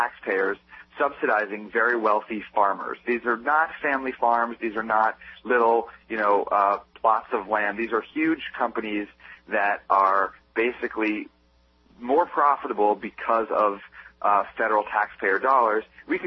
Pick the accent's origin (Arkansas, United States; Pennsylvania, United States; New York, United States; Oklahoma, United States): Pennsylvania, United States; And, you know, look, I'm from Pennsylvania, and I know that Pennsylvania could use a little bit of highway funding.